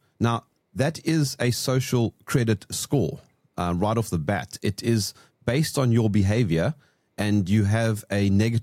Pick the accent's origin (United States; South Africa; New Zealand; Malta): South Africa; Being a South African